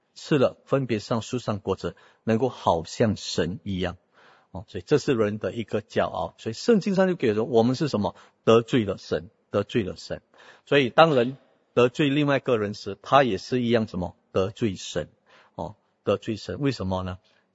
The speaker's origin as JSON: {"language": "Chinese", "country": "Singapore", "said": "我们都是新加坡的国民，我们有新加坡的政府"}